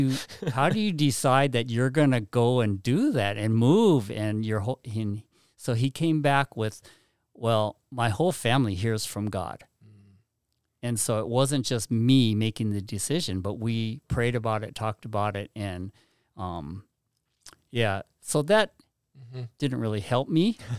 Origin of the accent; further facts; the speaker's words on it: Gardena, California, United States; because I grew up in Gardena and went to school.